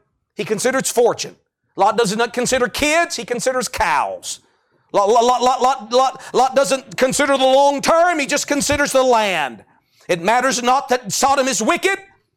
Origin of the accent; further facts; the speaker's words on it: Gulf Coast, United States; Now, I grew up on the Gulf Coast, and we weren't too far from a beach.